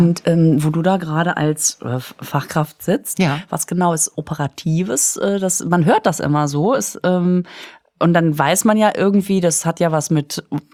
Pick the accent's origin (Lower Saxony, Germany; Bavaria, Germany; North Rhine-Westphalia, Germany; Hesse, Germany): North Rhine-Westphalia, Germany; Düsseldorf; born there; ich bin in Düsseldorf geboren.